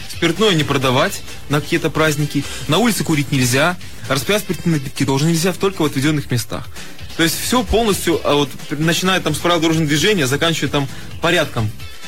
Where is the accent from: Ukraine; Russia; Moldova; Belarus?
Belarus; born there; мне приятно, что я родился в Беларуси, я этим горжусь, так сказать.